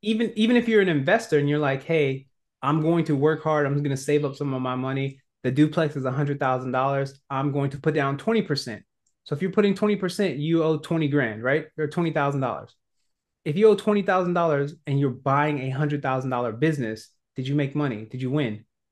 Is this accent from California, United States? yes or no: yes; California, United States; also born or lived in New York / Pennsylvania; even though I'm from Cali, I've gone to where the growth is.